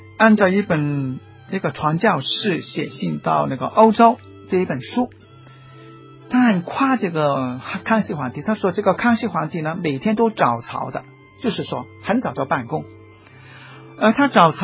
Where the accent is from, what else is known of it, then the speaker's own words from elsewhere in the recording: China; 甚至1920年我们中国人已经，罗马已经准许中国人敬祖敬孔这些